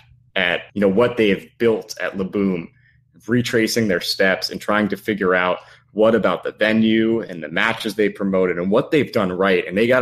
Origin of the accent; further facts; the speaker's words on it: Long Island, New York, United States; Like, I grew up on Long Island.